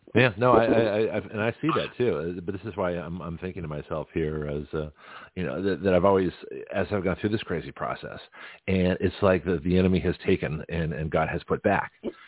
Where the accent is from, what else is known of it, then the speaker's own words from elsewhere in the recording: Lexington, Massachusetts, United States; You know, when I grew up around Boston in Lexington